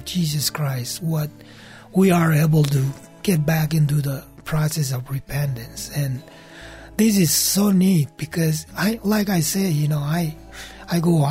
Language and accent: English; Colorado, United States; As you mentioned, you know, we grew up together in Colorado.